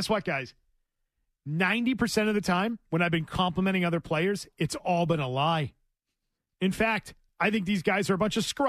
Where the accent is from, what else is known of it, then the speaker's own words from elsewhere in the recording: San Mateo, California, United States; I grew up in San Mateo, California, not far from Livermore.